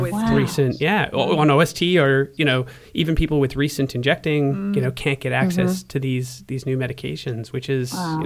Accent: Canada; moved away as an adult; now in Australia; I'm Canadian, but I've lived in Australia for almost a decade or just over a decade.

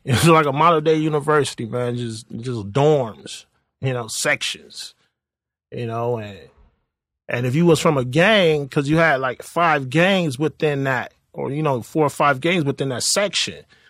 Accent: Shreveport, Louisiana, United States; born there; No, I was born in Shreveport.

